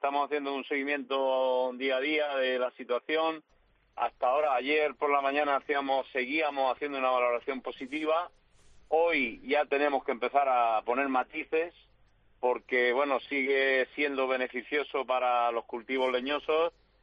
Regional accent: Caravaca de la Cruz, Region of Murcia, Spain; en mi tierra, en Caravaca

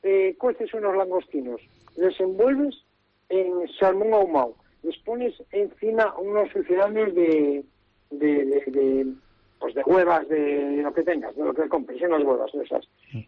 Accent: Laredo, Cantabria, Spain; Por tradición también de mis padres, que somos de Laredo

